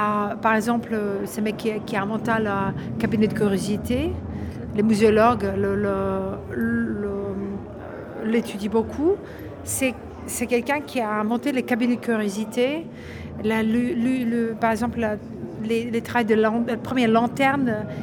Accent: Serbia; je viens de Serbie, d'une montagne qui s'appelle Zlatibor, littéralement traduite le pain doré. Cette montagne se situe à 300 km de Belgrade

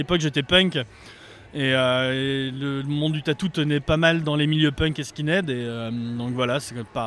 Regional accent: Cognac, Nouvelle-Aquitaine, France; Donc moi je viens de Cognac, en Charente.

